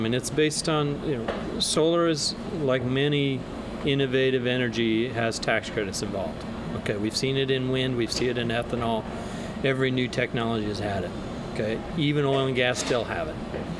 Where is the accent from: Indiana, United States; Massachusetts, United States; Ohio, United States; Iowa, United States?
Iowa, United States; I'm an Iowa farm boy. I grew up in Iowa. Small town, smaller than Knoxville.